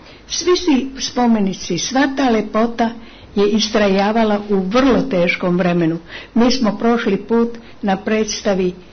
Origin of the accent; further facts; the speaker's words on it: Serbia; Kod nas u Srbiji ni ne zna se gdje je bila katedrala